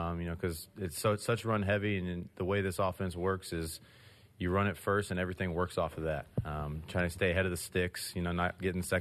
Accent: Atlanta, Georgia, United States; I'm from Atlanta, so that was fun to go home for a year

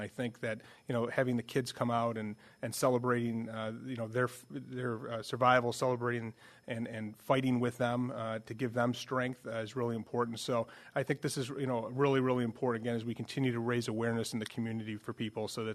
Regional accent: New York, United States; I'm from Western New York, so obviously, you know, get a lot of phone calls from friends and family and neighbors in the community.

